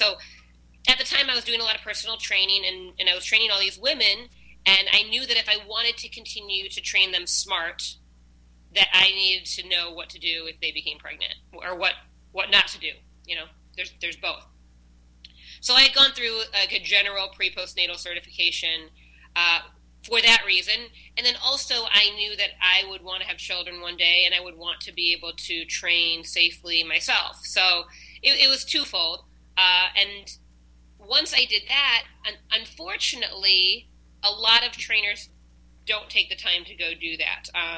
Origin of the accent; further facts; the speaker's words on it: Midwest, United States; and then I'm from the Midwest.